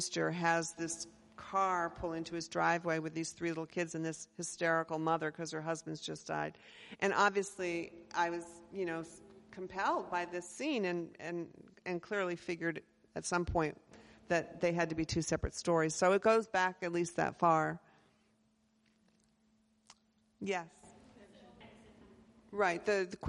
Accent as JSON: {"language": "English", "region": "Maine", "country": "United States", "said": "I'm very, very much from Maine. I'm so much from Maine that you will probably have to work hard to find somebody here before my ancestors were here."}